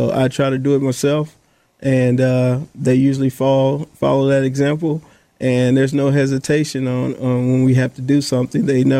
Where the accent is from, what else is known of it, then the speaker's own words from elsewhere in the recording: Kansas, United States; moved away as an adult; now in Petersburg, United States; I'm actually from Kansas, state of Kansas, born and raised. And when I moved here, probably around 2005, I knew nothing but Richmond.